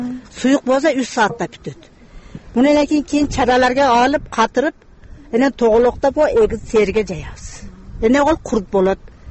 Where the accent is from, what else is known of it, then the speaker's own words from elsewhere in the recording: Osh Region, Kyrgyzstan; Я, мен өзүм кыргызстандык болуп өстүк.